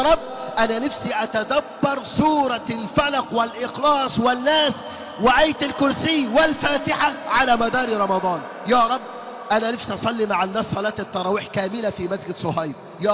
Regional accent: Egypt; بلادنا مصر

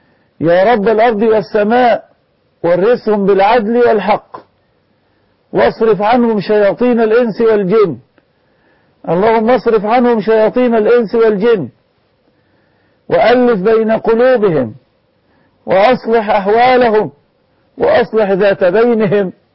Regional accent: Egypt

